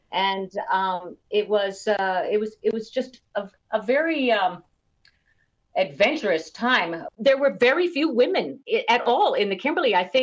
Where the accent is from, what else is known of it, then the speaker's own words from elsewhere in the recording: Illinois, United States; I come from Illinois in the Midwest of the United States, so I have a farming family background.